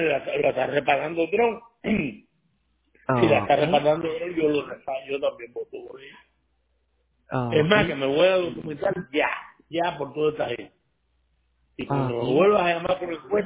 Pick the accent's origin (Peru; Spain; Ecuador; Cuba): Cuba; Yo soy cubano.